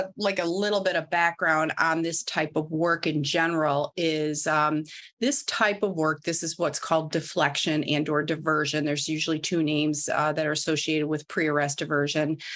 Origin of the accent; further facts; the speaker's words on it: Midwest, United States; I'm from the Midwest, but some people say PARI